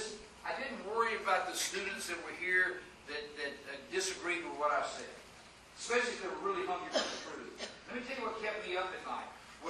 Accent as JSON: {"language": "English", "town": "Atlanta", "region": "Georgia", "country": "United States", "said": "I'm from Atlanta, Georgia. I know about that stuff, okay?"}